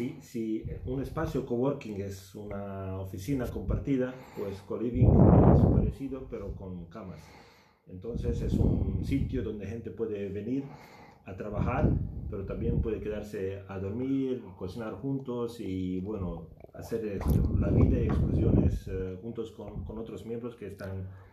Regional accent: Serbia; born there; Spanish is a second language; Sí, yo nací en Serbia

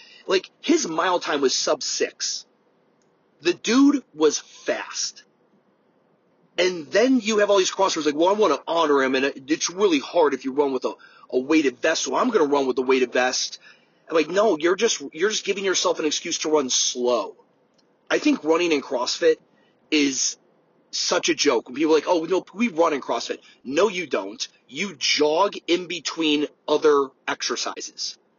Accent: Charlotte, North Carolina, United States; there's other organizations and certain things that I'll go to in Charlotte, North Carolina, my hometown, and things I'll donate

